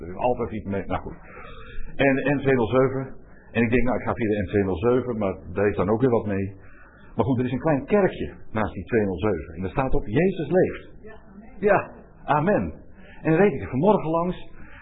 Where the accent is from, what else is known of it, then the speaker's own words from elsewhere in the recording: Boskoop, South Holland, Netherlands; En dan zie je pas, oh, dit is Boskoop. Verder staat het niet op de verkeersborden als waar ik vandaan kom.